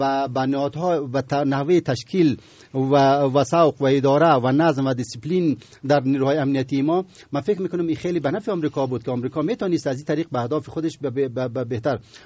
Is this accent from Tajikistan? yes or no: no; Afghanistan; به عنوان یک افغان